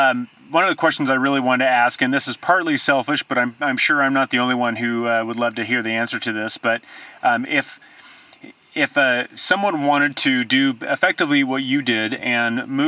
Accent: California, United States; I've had that experience growing up in Southern California, just trying to speak a little bit of Spanish to people I've worked with from Mexico or elsewhere.

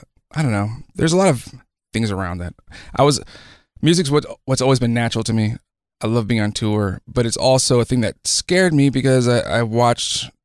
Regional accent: Beaufort, South Carolina, United States; born there; also born or lived in Hawaii; I was born in Beaufort, South Carolina, which is where Parris Island is, which is the Marine Corps boot camp on the East Coast. And we, after a short stint there, moved to Hawaii, and we were there for two tours

